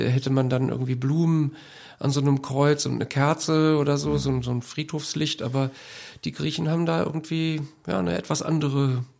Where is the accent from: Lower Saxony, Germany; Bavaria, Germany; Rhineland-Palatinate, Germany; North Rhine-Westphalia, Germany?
Rhineland-Palatinate, Germany; Oberwinter; Ich komme aus Köln beziehungsweise aus Oberwinter. Ich arbeite in Köln.